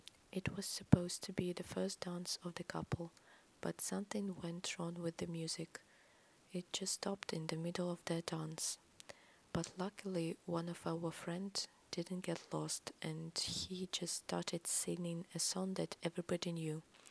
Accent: Svetlogorsk, Gomel Region, Belarus; English is a second language; I'm from Belarus, Svetlogorsk, Gomel region to be specific.

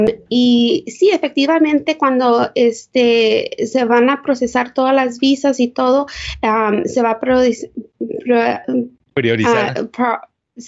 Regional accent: Mexico; now in United States; somos muchos mexicanos que quieren venir aquí a los Estados Unidos.

